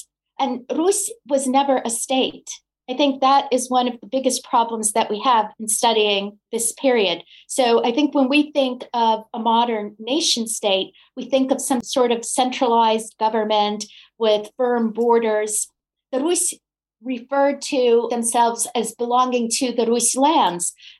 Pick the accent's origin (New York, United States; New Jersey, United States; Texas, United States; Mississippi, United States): New York, United States; New York City; and I am a New Yorker through and through